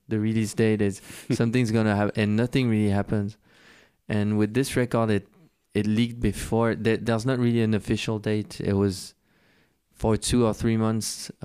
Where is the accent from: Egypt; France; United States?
France; Versailles, Île-de-France; English is a second language; We felt very different growing up in Versailles.